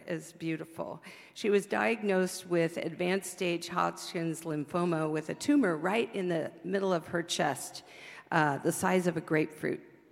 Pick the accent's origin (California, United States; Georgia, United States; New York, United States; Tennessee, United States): California, United States; I was raised in California.